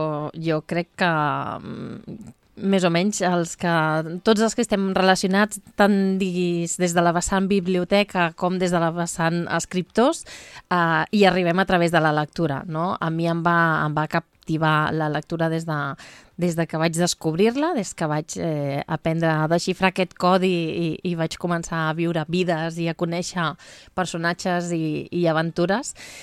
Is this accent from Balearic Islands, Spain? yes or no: no; Vilassar de Mar, Catalonia, Spain; Jo vinc de Vilassar de Mar, del Maresme.